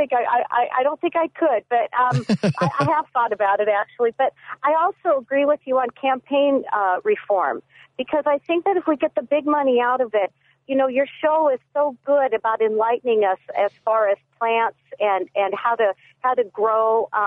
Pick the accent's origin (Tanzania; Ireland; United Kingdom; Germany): Germany; English is a second language; also born or lived in United States; I am dual language. I'm German, and I'm also an American.